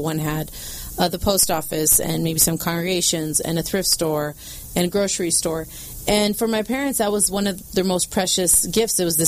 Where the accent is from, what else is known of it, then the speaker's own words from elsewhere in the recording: Romania; now in United States; I came as a refugee from Romania.